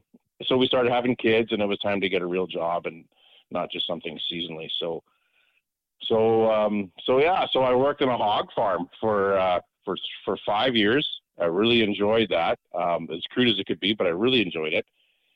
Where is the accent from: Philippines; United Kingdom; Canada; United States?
Canada; Lorette, Manitoba; I grew up in a small town outside of Winnipeg, Manitoba, called Lorette. It's kind of a bedroom community to Manitoba.